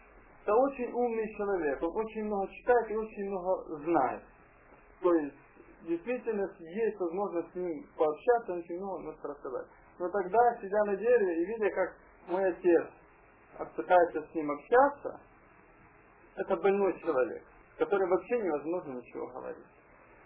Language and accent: Russian; Uman, Cherkasy Oblast, Ukraine; Я сам из Черкасской области, город Умань